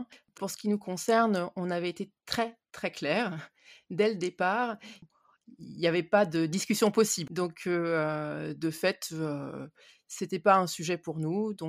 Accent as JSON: {"language": "French", "town": "Nantes", "region": "Pays de la Loire", "country": "France", "said": "je suis de Nantes"}